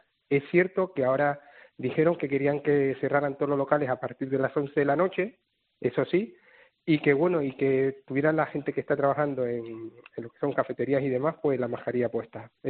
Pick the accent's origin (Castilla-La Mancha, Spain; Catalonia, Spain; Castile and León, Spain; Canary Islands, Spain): Canary Islands, Spain; yo soy de Gran Canaria